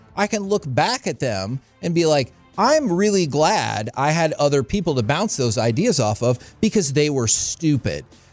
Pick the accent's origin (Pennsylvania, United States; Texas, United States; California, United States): Texas, United States; you and I were both, Alec, I believe too, born and raised in the Metroplex, love the Cowboys.